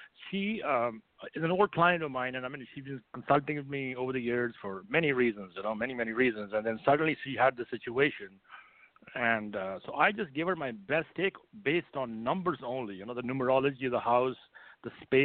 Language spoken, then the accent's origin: English; India; English is a second language; moved away as an adult; now in United States; I hail from the Far East, and the country called India is where I was born and raised. But I came to the United States about 28 years ago, so it's been a while since I left the country of my birth.